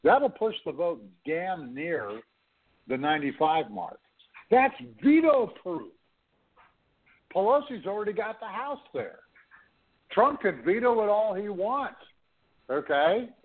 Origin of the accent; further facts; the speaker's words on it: Toronto, Ontario, Canada; now in United States; Yet, my hometown paper and its Washington bureau chief, Daniel Dale, the Toronto Star, was a little bit more clear about it.